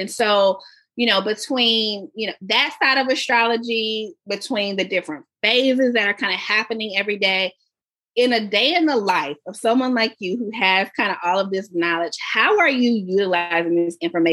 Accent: the South, United States; And, you know, I'm from the South, so I'm always just blaming stuff on like, this is what happened.

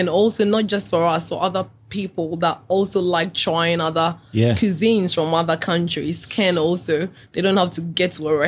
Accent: Ghana; now in Australia; growing up in Ghana and having our food and our culture to Australia.

